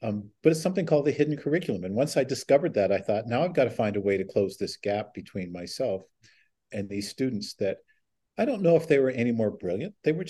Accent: Lompoc, California, United States; can do at Lompoc High School. So lo and behold, a coach from Gonzaga University came to visit me in my hometown because he heard I was pretty good.

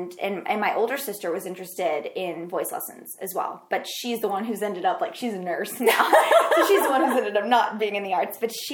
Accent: Jackson, Mississippi, United States; I grew up in Jackson, Mississippi, and there was a theater company there that was, like, in a warehouse called Actors Playhouse.

